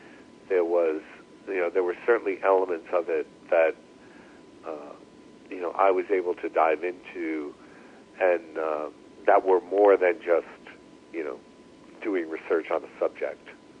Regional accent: New York City, New York, United States; I mean, I am a New Yorker. I mean, I grew up here. I'm living here now. I mean, I lived away for 10 years.

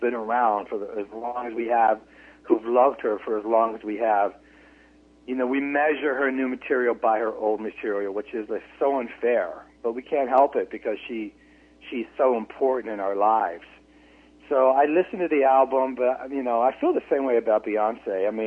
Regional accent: Philadelphia, Pennsylvania, United States; you get to know the kind of kid that I was when I was growing up in Philadelphia, you know, how my parents raised me in an Italian-American family.

